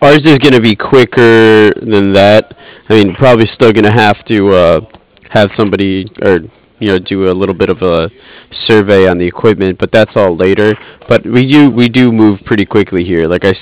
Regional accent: New Jersey, United States; I'm originally from the New Jersey area, New York City area. I went to a couple of Rochester Red Wings games when I was growing up.

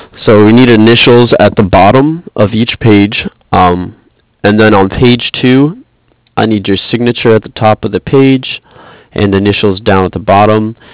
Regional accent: New York, United States; now in San Diego, United States; I moved out here. I was originally from the New York area, and I was just tired of the cold. Couldn't do it anymore.

